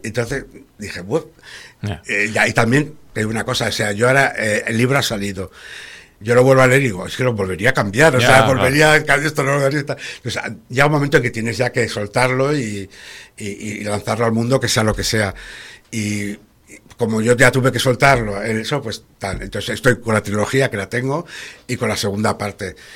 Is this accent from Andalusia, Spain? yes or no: no; León, Castile and León, Spain; born there; yo nací en León porque casualmente, en aquella época, mi madre sacó unas cátedras y eligió León.